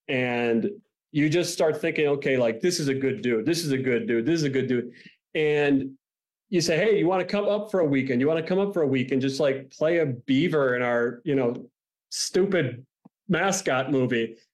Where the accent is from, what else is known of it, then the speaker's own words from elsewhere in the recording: Milwaukee, Wisconsin, United States; Well, I grew up in Milwaukee.